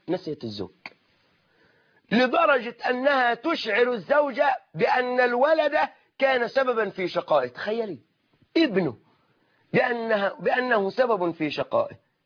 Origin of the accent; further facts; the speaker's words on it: Egypt; كما يقولون عندنا في مصر